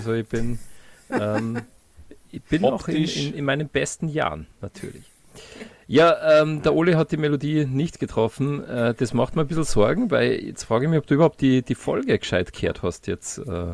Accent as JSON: {"language": "German", "region": "Salzburg", "country": "Austria", "tie": "born there", "said": "Also, Dole und ich, wir sind ja gebürtige Salzburger."}